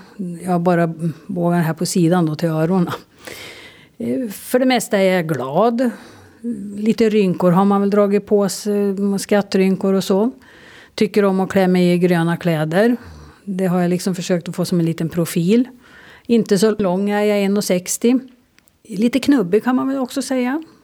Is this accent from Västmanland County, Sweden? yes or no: yes; Sala, Västmanland County, Sweden; Och sen vart jag tillfrågad ifrån Centerpartiet hemma i Sala om jag inte skulle engagera mig.